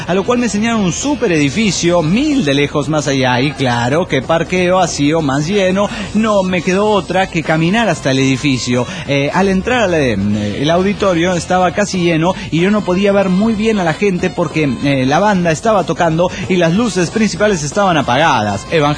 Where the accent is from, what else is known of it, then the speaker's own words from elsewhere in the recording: Mexico; le dije que yo era de México